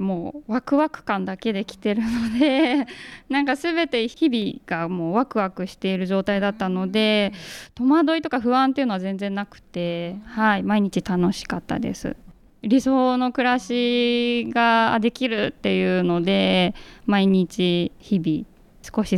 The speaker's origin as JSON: {"language": "Japanese", "town": "Yoshikawa", "region": "Saitama", "country": "Japan", "said": "そうですね、埼玉県の吉川市という小さな町出身です。越谷って分かりますかね、そこの隣ですね。"}